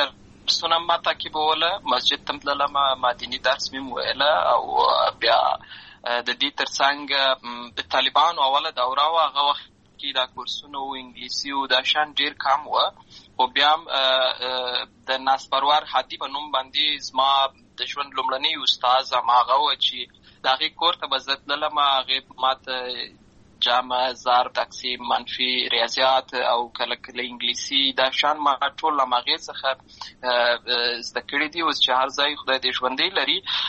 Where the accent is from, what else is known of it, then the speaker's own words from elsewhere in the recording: Lashkar Gah, Helmand, Afghanistan; زه په اصل کې د اوروزګان ولایت یم، اما زه په هلمند ولایت لشکرګاه کې پیدا شوی یم. امالته لوی سوی یم، امالته مې ښوونځی لوستی ده،